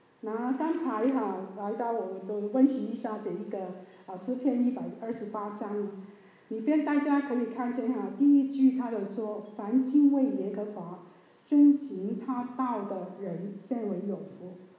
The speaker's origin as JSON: {"language": "Chinese", "country": "China", "said": "我们中国人才可以有机会啊回到神的身边哈"}